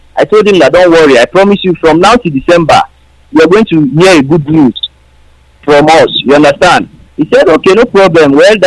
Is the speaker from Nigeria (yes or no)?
yes; South West, Nigeria; I was born in Yoruba land and I schooled in Yoruba land.